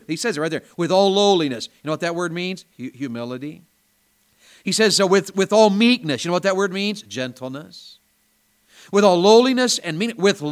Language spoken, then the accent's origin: English; Tennessee, United States; Now, if y'all here are like they are where I grew up in Tennessee